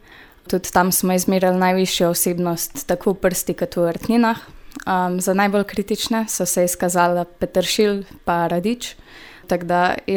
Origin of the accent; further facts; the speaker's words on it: Idrija, Gorizia, Slovenia; prihajam iz Idrije, hodim v gimnazijo Jurjevega Idrija, zdaj sem četrti letnik.